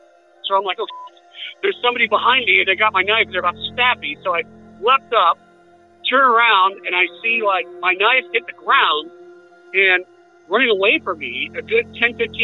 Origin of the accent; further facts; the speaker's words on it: Arizona, United States; I grew up in Arizona. I spent a lot of time in the northern woods there.